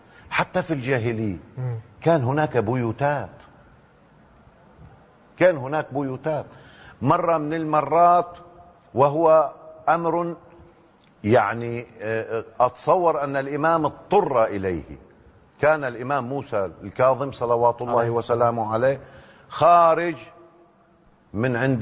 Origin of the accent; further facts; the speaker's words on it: Mecca, Makkah Province, Saudi Arabia; أنا من مكان لابد لك أن تصلي إن كنت مسلما إليه يوميا 5 مرات. أنا ابن مكة، أنا ابن الحرم النبوي،